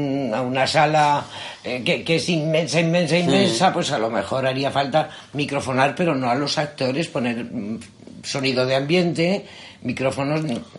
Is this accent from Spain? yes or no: yes; Madrid, Community of Madrid, Spain; yo soy madrileña, pero soy 50% murciana. Mi madre es murciana